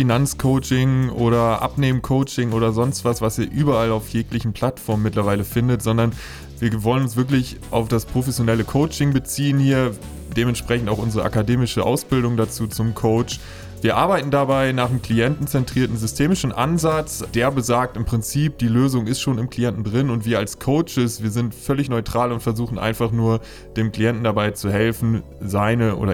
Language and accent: German; Münster, North Rhine-Westphalia, Germany; Ich komme sogar hier aus Münster.